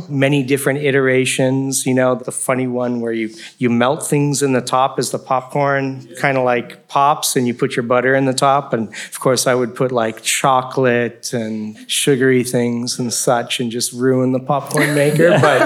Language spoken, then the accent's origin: English; Cupertino, California, United States; Well, I grew up in Cupertino.